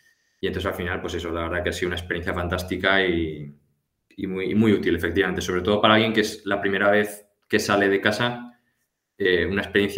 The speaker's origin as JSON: {"language": "Spanish", "town": "Pamplona", "region": "Navarre", "country": "Spain", "tie": "born or raised there", "said": "tengo 22 años, soy natural de Pamplona."}